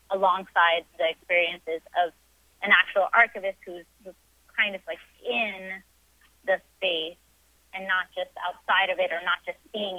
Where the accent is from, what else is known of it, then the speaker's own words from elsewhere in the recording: New Orleans, Louisiana, United States; moved away; I was born and raised in New Orleans. I was displaced to Texas after Hurricane Katrina.